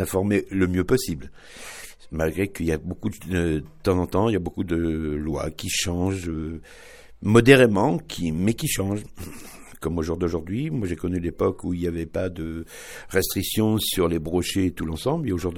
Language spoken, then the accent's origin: French; Normandy, France; Alors, je suis natif de Normandie et mon père était pêcheur.